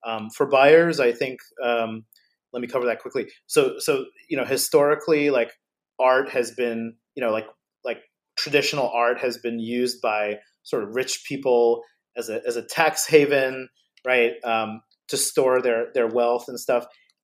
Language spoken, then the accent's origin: English; New Jersey, United States; she comes from New Jersey. I grew up in New Jersey as well.